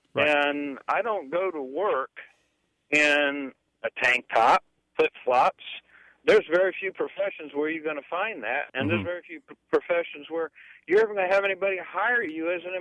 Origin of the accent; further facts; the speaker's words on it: New Smyrna Beach, Florida, United States; I grew up here in New Smyrna Beach, in the Volusia County school system.